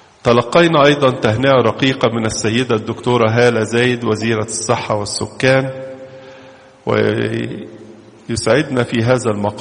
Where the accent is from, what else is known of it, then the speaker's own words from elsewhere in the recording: Egypt; ومن بينها بلادنا مصر